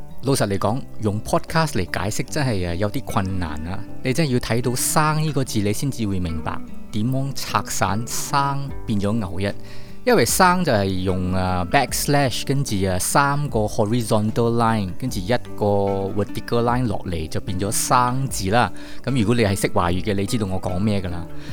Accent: Guangdong, China; 我哋广东人就通常都会讲

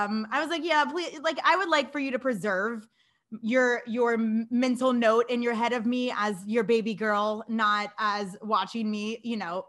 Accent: Florida, United States; like I grew up in Florida, so I'm not, you know, very experienced in the sports that require me to attach something to my feet.

